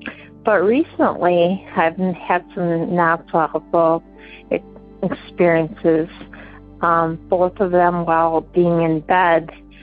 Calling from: Appleton, Wisconsin, United States

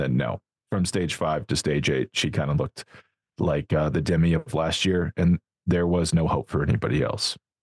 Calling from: Boulder, Colorado, United States; I'm coming from Boulder at my house, Boulder, Colorado, not Mallorca. It's cold here.

